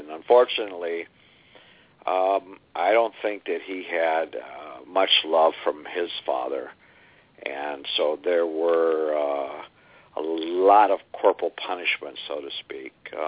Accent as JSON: {"language": "English", "town": "Spokane", "region": "Washington", "country": "United States", "tie": "born or raised there", "said": "through my time growing up in Spokane, he came to become a captain of the sheriff's office of Spokane County."}